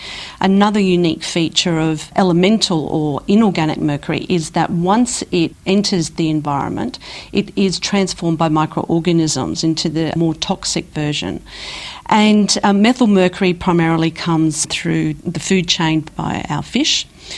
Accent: Australia; I also know that as an Australian dentist, when I review my Australian dental literature, there seems to be a strong bias and protection of this amalgam product. And this is one of the things I am also advocating, that we have dental reform here in Australia.

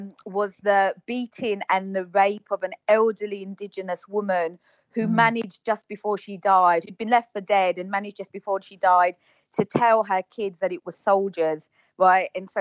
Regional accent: United Kingdom; you can hear that I'm British.

